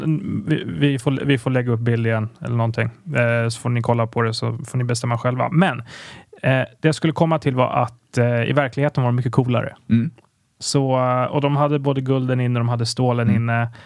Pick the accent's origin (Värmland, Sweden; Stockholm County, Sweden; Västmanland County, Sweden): Stockholm County, Sweden; Stockholm; Så jag är från Stockholm